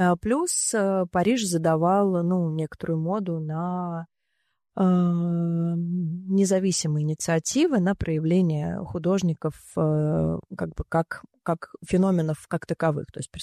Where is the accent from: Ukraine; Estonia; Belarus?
Estonia; Tallinn, Harju County; мы из Таллина, а где это Таллин, а где это Эстония?